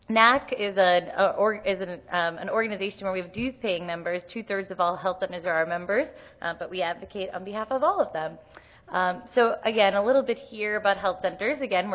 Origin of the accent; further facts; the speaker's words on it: Boston, Massachusetts, United States; excited to be here in my hometown of Boston